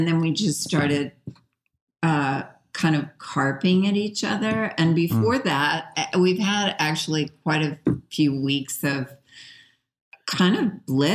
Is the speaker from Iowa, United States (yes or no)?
no; North Little Rock, Arkansas, United States; And I'm from North Little Rock, Arkansas.